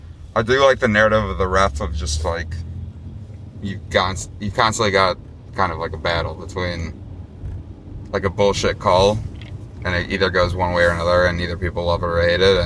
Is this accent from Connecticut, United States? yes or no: no; Las Vegas, Nevada, United States; I grew up in Vegas for a little bit